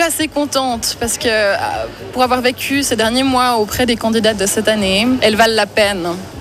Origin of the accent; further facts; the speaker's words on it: La Chaux-de-Fonds, Neuchâtel, Switzerland; j'ai 27 ans, je viens de Chaux-de-Fonds